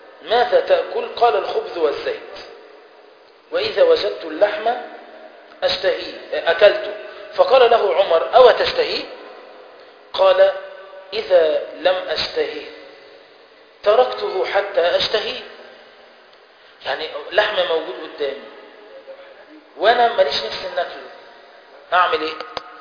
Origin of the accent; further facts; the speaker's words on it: Egypt; بس هي تعتبر بالنسبة لنا كمصريين ايه؟ يطلق عليها اجنبية.